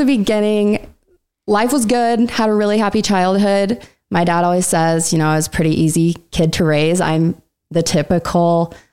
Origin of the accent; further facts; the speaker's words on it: Logan, Utah, United States; I'm originally from Logan and was born and raised there.